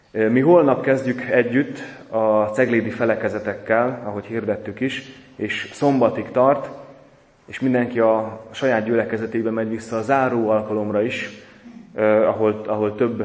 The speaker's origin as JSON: {"language": "Hungarian", "region": "Zakarpattia Oblast", "country": "Ukraine", "tie": "born or raised there", "said": "hanem oda egészen haza, 20 kilométerre a szülőfalunktól, megállnék Bús düledékein, Husznak Romváránál"}